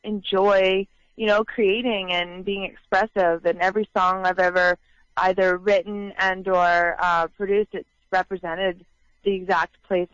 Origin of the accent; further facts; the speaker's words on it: Vancouver, British Columbia, Canada; Born and raised in Vancouver, yeah.